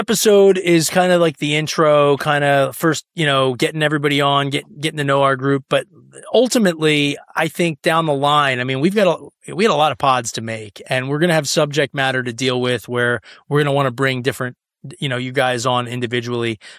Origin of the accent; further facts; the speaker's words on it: Philadelphia, Pennsylvania, United States; I'm from Philly.